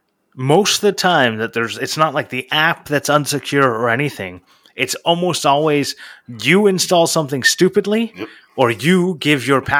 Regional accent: England, United Kingdom; or two people say Zed, right? Like, and we're both English.

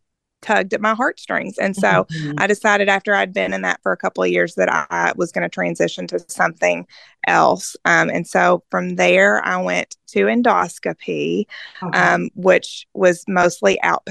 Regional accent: Owensboro, Kentucky, United States; I grew up in Owensboro, Kentucky. It's a small town in, Kentucky, and I was raised, by two Christian loving parents.

